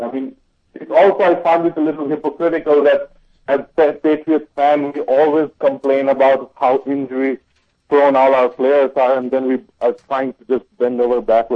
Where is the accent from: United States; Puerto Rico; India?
India; I'm from India, man.